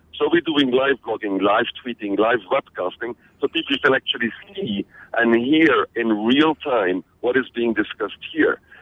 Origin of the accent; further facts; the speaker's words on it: Belgium; moved away; Well, where I'm from is simple. I'm originally from Belgium, but I left Belgium back in 94.